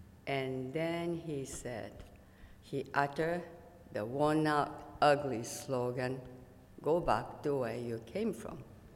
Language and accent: English; Japan; now in United States; That was my dream job growing up in Japan.